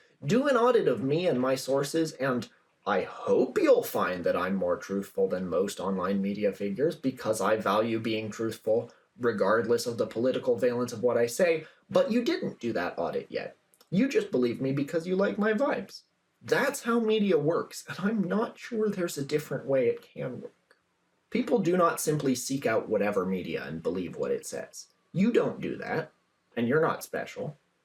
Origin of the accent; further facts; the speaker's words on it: Oregon, United States; this was just a car that I saw years ago in my hometown in Oregon